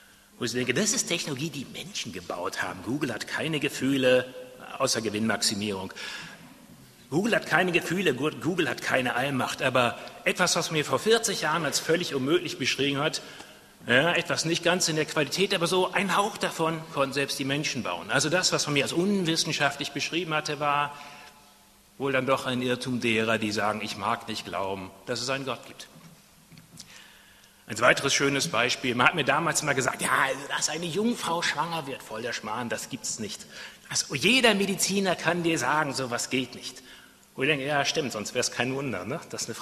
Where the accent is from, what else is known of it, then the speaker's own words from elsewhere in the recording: Germany; ich bin aufgewachsen, natürlich in Deutschland, wie an meinem Akzent zu erkennen, in Deutschland aufgewachsen.